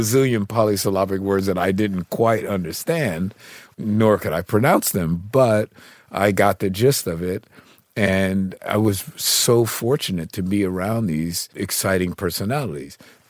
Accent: New York, United States; Yeah, when she was 13.

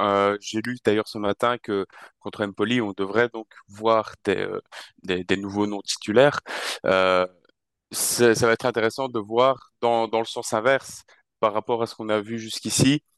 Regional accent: Belgium; En plus, je suis belge, donc je regarde pas les matchs de l'équipe de France.

